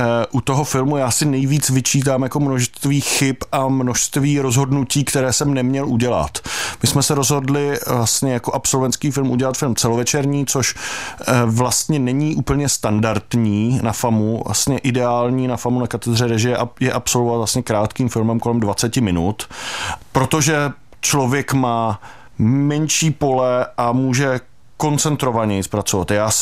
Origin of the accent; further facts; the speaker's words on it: Chrudim, Pardubice Region, Czechia; now in Prague, Czechia; Já už teďka žiju v Praze, ale pocházím z Chrudimi, vyrůstal jsem tam